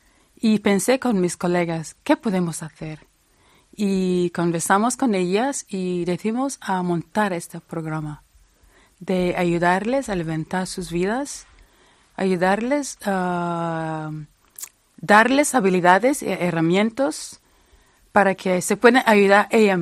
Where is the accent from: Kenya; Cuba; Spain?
Kenya; Primero, soy mujer. Soy africana y luego trabajo en mi país, en Kenia.